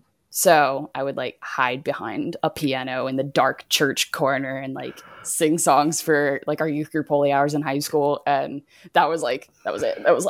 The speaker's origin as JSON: {"language": "English", "town": "Lafayette", "region": "Louisiana", "country": "United States", "tie": "born or raised there", "lives_now": "Ponchatoula, United States", "said": "Like obviously born and raised in Lafayette. I live in Ponchatoula now, which is like 2 hours from Lafayette."}